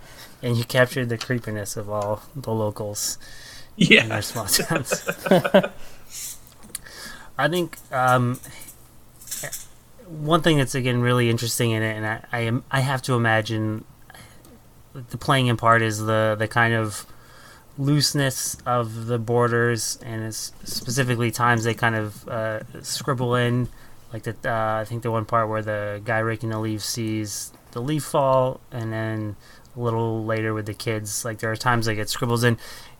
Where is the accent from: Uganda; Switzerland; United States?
United States; Northeast; Growing up in the Northeast